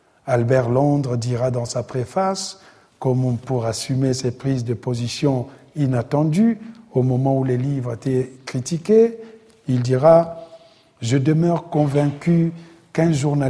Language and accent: French; Republic of the Congo; Dans mon pays d'origine, le Congo-Brazzaville, le chemin de fer qui coûta la vie à mes ancêtres était en pleine construction